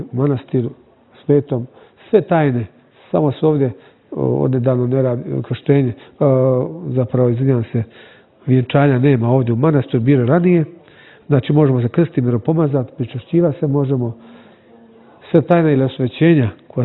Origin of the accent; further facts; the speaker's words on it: Bay of Kotor, Montenegro; Čak i kod nas u Boki je da je to veoma važno